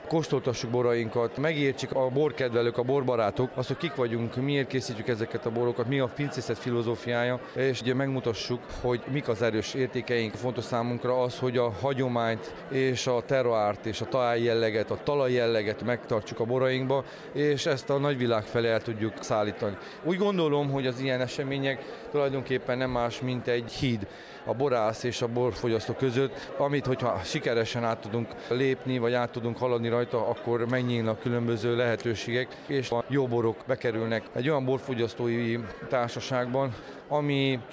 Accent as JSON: {"language": "Hungarian", "region": "Transylvania", "country": "Romania", "said": "Erdélyi magyarok vagyunk, magyar szelleme gondolkozunk"}